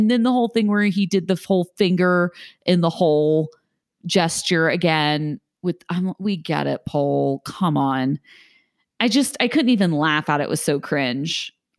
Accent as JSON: {"language": "English", "country": "Brazil", "said": "I'm from Brazil."}